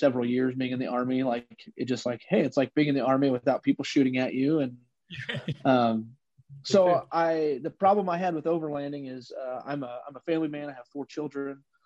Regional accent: Illinois, United States; I lived out west. I'm from Illinois.

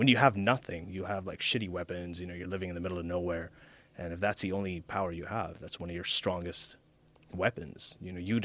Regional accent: Libya; moved away as an adult; also born or lived in Saudi Arabia / Pakistan; I grew up in Libya, Saudi Arabia, Pakistan. I didn't come to North America until I was 24. And I grew up in pretty much Muslim majority countries and some very conservative ones

